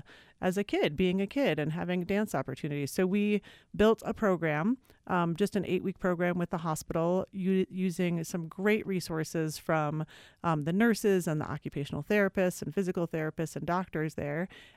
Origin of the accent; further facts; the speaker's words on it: Minneapolis, Minnesota, United States; I'm originally from Minneapolis, and ended up very randomly in New Mexico